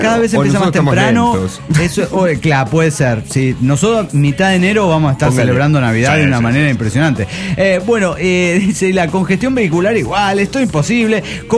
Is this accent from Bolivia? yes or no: yes; La Paz, Bolivia; de La Paz, Bolivia.